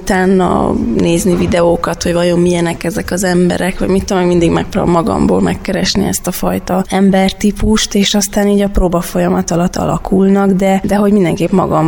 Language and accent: Hungarian; Transylvania, Romania; én erdélyi vagyok, és hazautaztunk